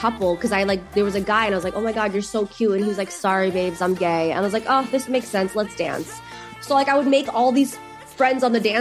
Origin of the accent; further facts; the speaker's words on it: New York City, New York, United States; when I was growing up in New York, everybody had these nice backyards